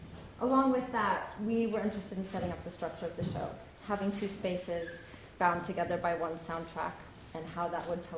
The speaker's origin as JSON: {"language": "English", "region": "Arizona", "country": "United States", "tie": "born or raised there", "said": "And I grew up in Arizona and needed to spend some time there."}